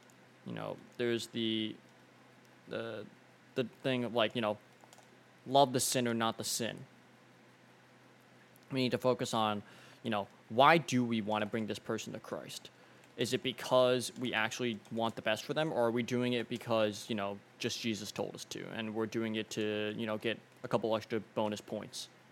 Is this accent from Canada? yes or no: no; Sandy Hook, Connecticut, United States; My testimony, part of it is I grew up in Sandy Hook, Connecticut.